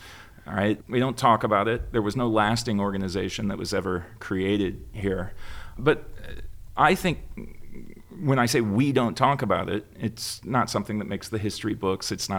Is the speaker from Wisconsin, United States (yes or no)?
yes; Wisconsin, United States; It certainly wasn't the case where I grew up in Wisconsin. You just never saw that.